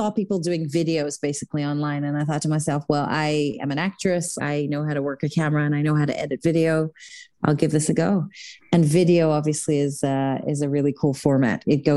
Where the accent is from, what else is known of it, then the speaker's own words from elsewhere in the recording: Jerusalem, Jerusalem District, Israel; growing up in Jerusalem, specifically in the 80s, it just really wasn't a thing